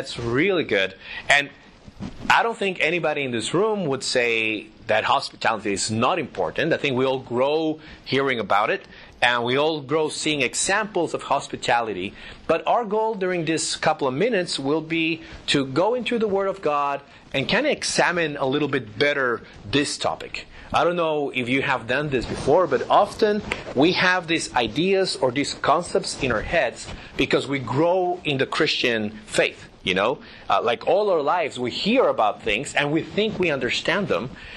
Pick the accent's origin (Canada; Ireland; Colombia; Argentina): Colombia; Bogota, Bogotá; English is a second language; moved away as an adult; also born or lived in United States; I am originally from Bogota, Colombia, South America. And I lived in the States for a while, did my master's in theology in Dallas.